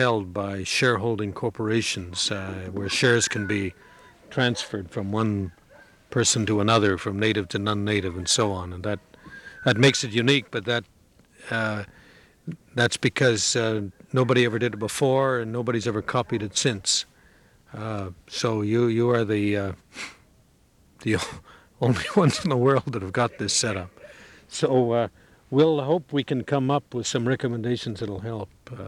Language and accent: English; Canada; I come from Canada, but they asked me to come because they wanted somebody from outside Alaska.